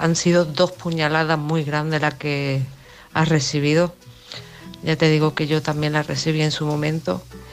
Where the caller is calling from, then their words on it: Málaga, Andalusia, Spain; de Málaga.